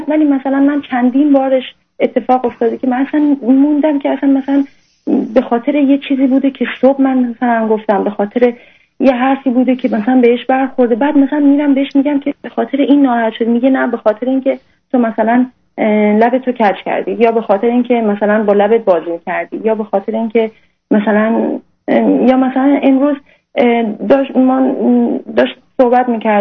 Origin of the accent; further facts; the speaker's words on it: Iran; now in Europe; از ایران اومدم.